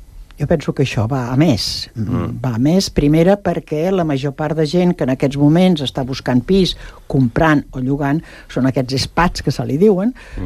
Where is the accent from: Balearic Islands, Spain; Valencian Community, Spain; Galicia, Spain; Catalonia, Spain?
Catalonia, Spain; Sant Cugat; quan em diu, i tu d'on vens? Jo de Sant Cugat. Ah, del poble pijo.